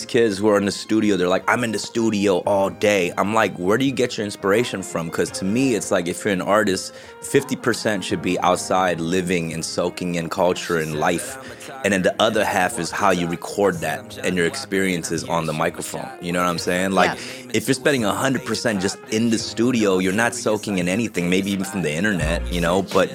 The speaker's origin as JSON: {"language": "English", "country": "United States", "said": "I mean, for me, as an American, when I hear it"}